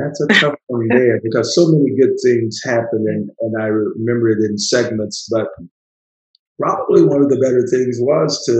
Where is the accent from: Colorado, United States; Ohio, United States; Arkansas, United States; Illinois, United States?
Arkansas, United States; Little Rock; now in New Orleans, United States; I came from Little Rock here to Tulane